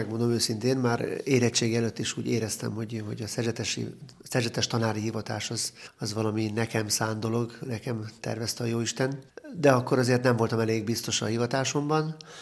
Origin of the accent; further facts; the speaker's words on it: Budapest, Hungary; born there; Nem vagyok esztergomi, budapesti születésű vagyok.